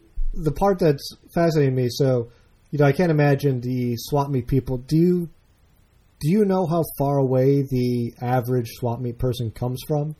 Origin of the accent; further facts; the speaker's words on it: Naperville, Illinois, United States; sprung up in my hometown of Naperville, Illinois